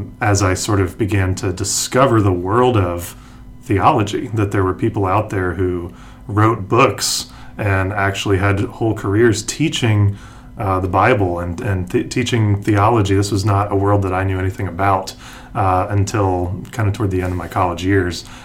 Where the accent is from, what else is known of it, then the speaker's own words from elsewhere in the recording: Lebanon, Ohio, United States; also born or lived in Cincinnati; That's where I'm from originally. I was born in Cincinnati. Grew up in a small town about halfway between Cincinnati and Dayton, which are only about an hour apart. A little town called Lebanon, one of the suburbs there